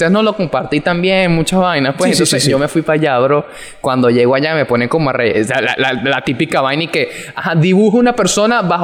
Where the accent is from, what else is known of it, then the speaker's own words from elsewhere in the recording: Falcón, Venezuela; hola, yo soy de Falcón